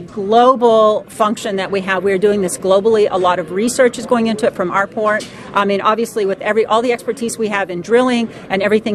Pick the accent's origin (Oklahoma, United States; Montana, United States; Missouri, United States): Oklahoma, United States; I am from Oklahoma originally.